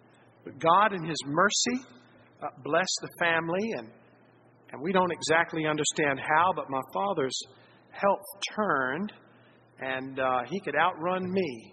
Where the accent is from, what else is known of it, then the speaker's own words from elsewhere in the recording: Rice, Virginia, United States; I said, "Well, it's kind of from Central Virginia."